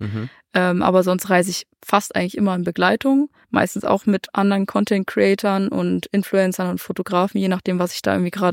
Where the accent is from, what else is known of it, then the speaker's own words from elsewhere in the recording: Saxony, Germany; in der Sächsischen Schweiz, in meiner Heimat